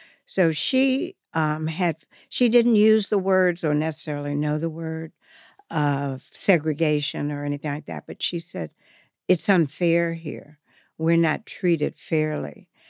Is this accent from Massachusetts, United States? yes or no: yes; Massachusetts, United States; born there; also born or lived in Topeka / Cheyenne; now in Washington, D.C., United States; I was born in Massachusetts. Then I lived in Topeka, Kansas, and then Cheyenne, Wyoming. And then we moved to Washington.